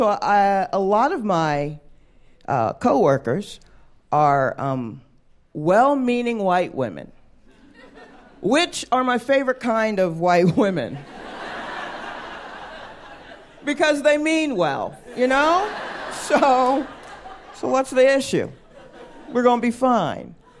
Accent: the South, United States; Well, I'm a black woman. I grew up in the South. I know this America.

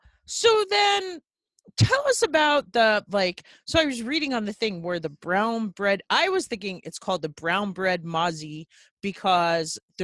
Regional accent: New York, United States; I guess I grew up outside of New York City

